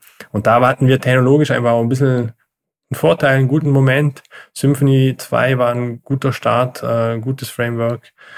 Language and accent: German; Austria; also ich komme aus Österreich. Wir sitzen hier am Bodensee in dem Dreiländereck Deutschland, Schweiz, Österreich und es ist sehr touristisch geprägt, aber auch sehr von der Industrie geprägt, die aber sehr international tätig ist.